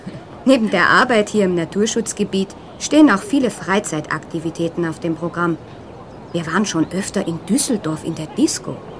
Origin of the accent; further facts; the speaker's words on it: Austria; Ich bin aus Österreich.